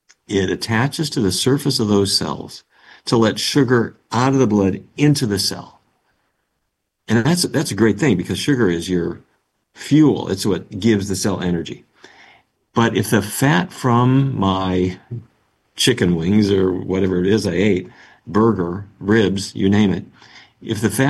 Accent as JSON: {"language": "English", "region": "North Dakota", "country": "United States", "tie": "born or raised there", "said": "I grew up in North Dakota. Mm-hmm. And North Dakota is cattle country."}